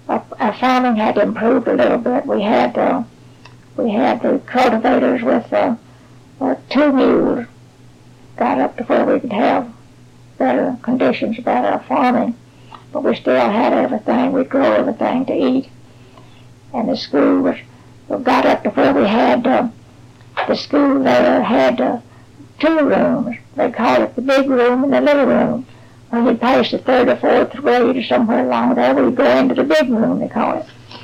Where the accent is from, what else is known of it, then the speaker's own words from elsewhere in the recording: Arkansas, United States; born there; I was born in Jackson County, Arkansas in 1894.